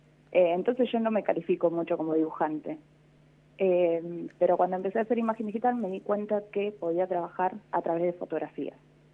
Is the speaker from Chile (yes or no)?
no; La Pampa, Argentina; ahora somos 4 personas trabajando en la revista, de los cuales 3 somos de La Pampa